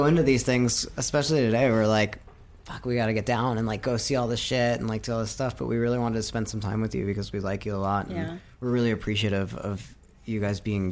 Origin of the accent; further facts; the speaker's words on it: Tucson, Arizona, United States; I mean, I grew up in Tucson, so like everybody just did.